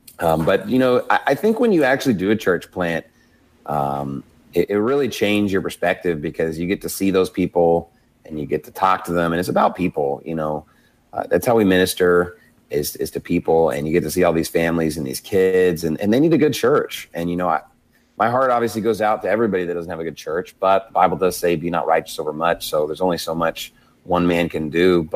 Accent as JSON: {"language": "English", "town": "Amarillo", "region": "Texas", "country": "United States", "said": "I'm from Amarillo area, and so Oklahoma City kind of feels like home a little bit just because it's windy and there's nothing to do."}